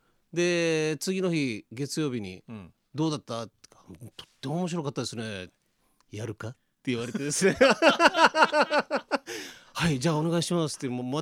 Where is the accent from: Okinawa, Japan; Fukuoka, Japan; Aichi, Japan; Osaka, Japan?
Okinawa, Japan; also born or lived in Tokyo; 東京で美術の学校出て沖縄帰ってきて広告代理店で働いている時に、